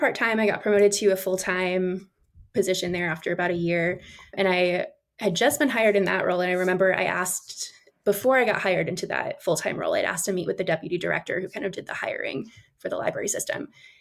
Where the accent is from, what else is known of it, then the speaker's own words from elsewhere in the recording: Wisconsin, United States; moved away as an adult; where I moved originally from Wisconsin. So I moved from Wisconsin to Central Texas